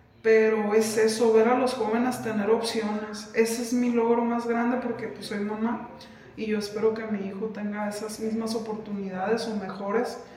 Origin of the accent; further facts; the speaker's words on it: Sinaloa, Mexico; También porque somos de Sinaloa